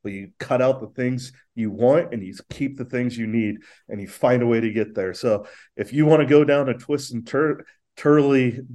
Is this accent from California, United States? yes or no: yes; Los Angeles, California, United States; You know, I grew up in Los Angeles playing basketball.